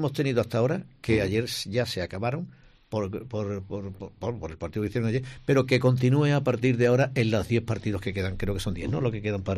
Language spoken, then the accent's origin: Spanish; Jerez de la Frontera, Andalusia, Spain; Somos españoles, andaluces y jerezanos.